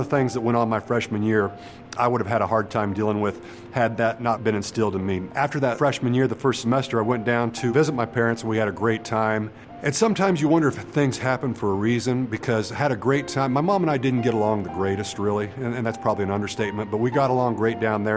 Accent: Rose Hill, Kansas, United States; also born or lived in Malvern, United States; You know, I grew up in Malvern, Kansas up to fourth grade, and then my father decided he wanted to farm, and we moved over to Rosehill, Kansas, and that's where I went, spent fifth grade through high school.

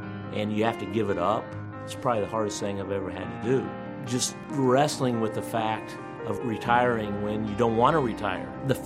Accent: Satanta, Kansas, United States; I was born in Satanta, Kansas, very small town, out Oklahoma, Colorado border. Where I grew up, we'd have to move away from the windows because the wind would be blowing so hard.

